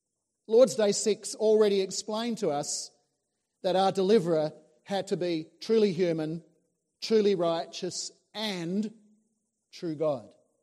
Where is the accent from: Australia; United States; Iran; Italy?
Australia; Adelaide, South Australia; born there; I was born in Adelaide in 1955